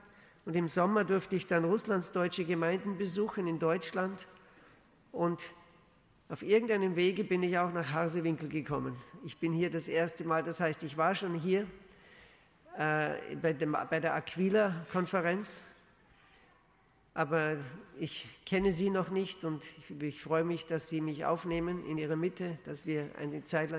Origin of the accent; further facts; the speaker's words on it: Austria; now in Switzerland; Wir wohnen seit 20 Jahren in der Schweiz. Und wie Sie gemerkt haben, ich bin kein Schweizer. Ich bin ein Österreicher.